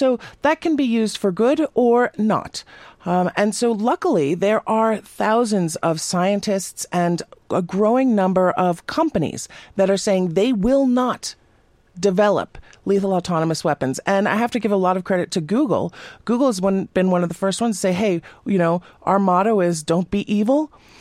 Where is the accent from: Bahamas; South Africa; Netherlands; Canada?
Netherlands; so I'm coming here from the Netherlands, so this altitude thing is a little bit overwhelming